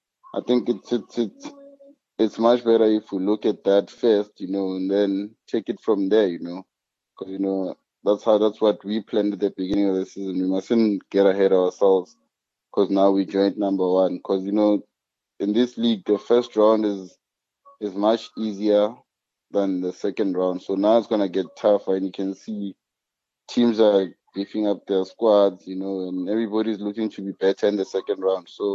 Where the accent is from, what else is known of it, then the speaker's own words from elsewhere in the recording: Alexandra, Gauteng, South Africa; also born or lived in Tembisa; Okay, I was born in Tembisa, but I grew up in Alexandra. Okay, I'm the last born.